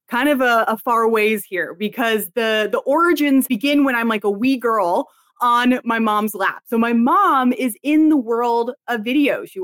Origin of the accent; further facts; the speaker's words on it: New York City, New York, United States; And I grew up in New York City. I graduated and went off to college in Los Angeles.